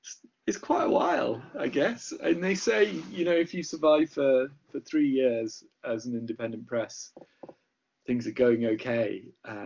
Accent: Lancaster, North West England, United Kingdom; in my little small record shop in Lancaster, where I grew up in the Northwest

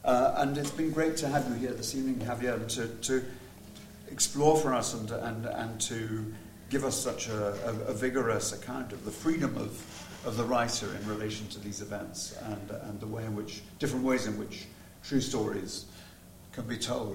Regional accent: England, United Kingdom; Because I'm English, it's sort of more empirical.

